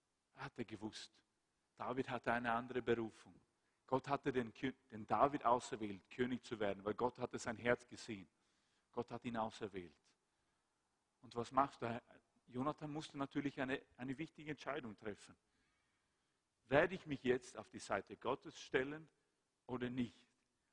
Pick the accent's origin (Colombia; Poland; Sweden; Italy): Sweden; German is a second language; In Schweden, mein Heimatland